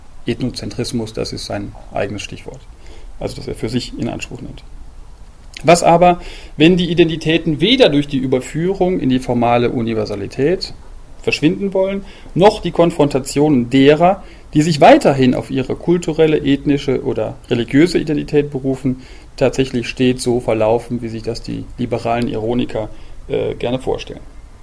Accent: Cologne, North Rhine-Westphalia, Germany; in meiner Heimatstadt Köln, weil da, wie Sie wissen, der Wahnsinn losbricht am 11.11.

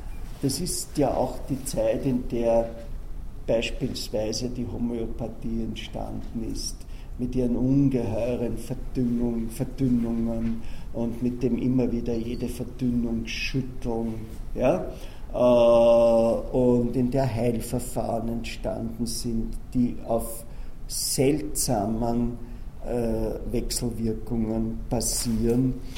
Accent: Austria; Also selbst bei uns in Österreich ist es so

